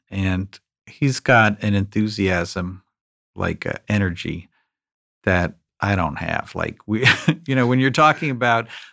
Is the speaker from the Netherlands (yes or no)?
no; New York, United States; Like when I grew up in New York on PBS, you'd get Monty Python or Fawlty Towers or something